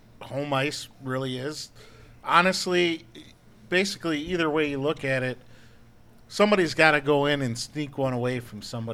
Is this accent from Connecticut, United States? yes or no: no; Minnesota, United States; I just think that maybe it is me being a Minnesotan. You can probably tell I'm from here that I got hope.